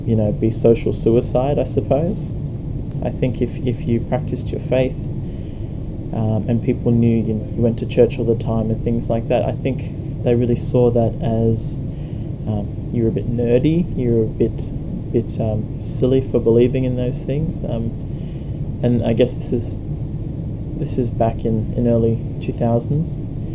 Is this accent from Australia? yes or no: yes; Sydney, New South Wales, Australia; born there; I was born in the Hurstville area of Sydney. I attended Catholic school my whole life. I come from a very mixed family. My mum's side is Anglo-Indian and all very Catholic.